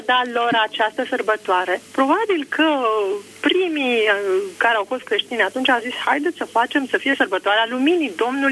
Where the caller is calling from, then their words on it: Bucharest, Romania; din București.